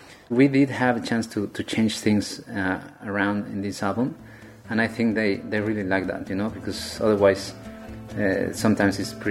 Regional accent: Mexico City, Mexico; When I was growing up in Mexico City

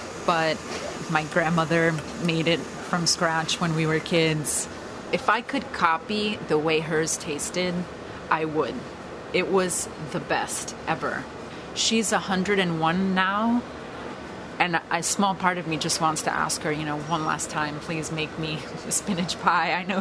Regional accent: Astoria, New York, United States; I grew up in Astoria, Queens. Both my parents are from Greece.

